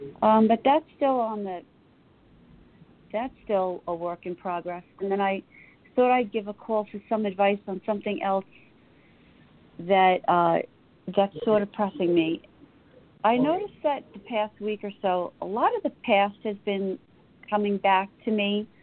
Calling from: New York, United States; I'm calling from New York.

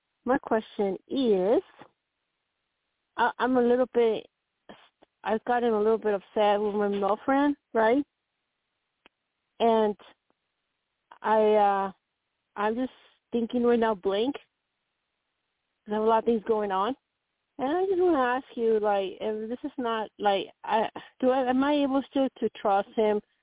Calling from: Colorado, United States

